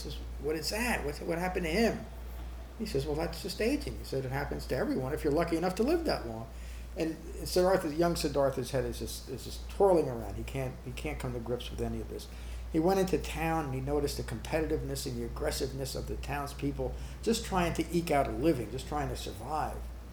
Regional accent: Berkeley Heights, New Jersey, United States; I was brought up in Berkeley Heights, a middle-class part of America, Berkeley Heights, New Jersey.

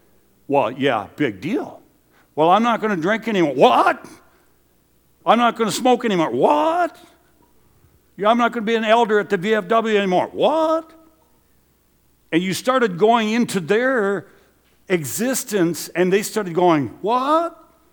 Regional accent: Gary, Minnesota, United States; like from Gary, Minnesota, my hometown, 250 people.

